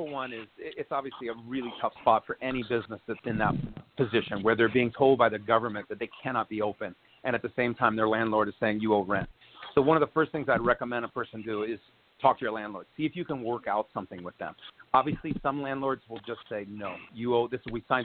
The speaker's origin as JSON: {"language": "English", "region": "Hawaii", "country": "United States", "tie": "born or raised there", "also_born_or_lived": "New York City, New York", "said": "I was born in the New York City area, but I moved to Hawaii when I was a boy. I grew up there."}